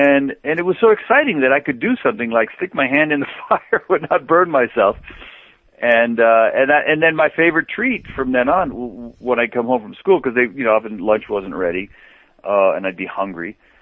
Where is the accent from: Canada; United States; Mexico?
Mexico; also born or lived in -; Well, I grew up in Mexico. My father took us there when I was two, so I to me that was home, and that was a culture that I grew up